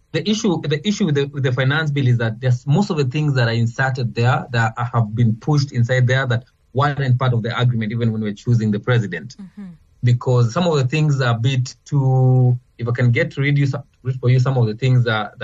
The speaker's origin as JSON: {"language": "English", "country": "Kenya", "said": "But as a Kenyan, who pays taxes that is below average for us"}